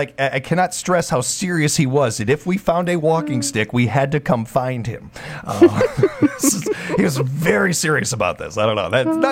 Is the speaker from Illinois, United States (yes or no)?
yes; Chicago, Illinois, United States; I'm a city boy. I'm coming from Chicago.